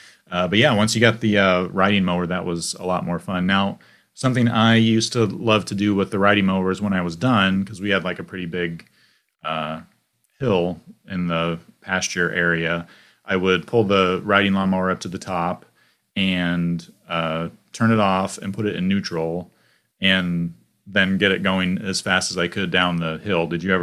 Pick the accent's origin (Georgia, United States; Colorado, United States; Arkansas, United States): Arkansas, United States; I grew up in Arkansas and we had like an acre and a quarter.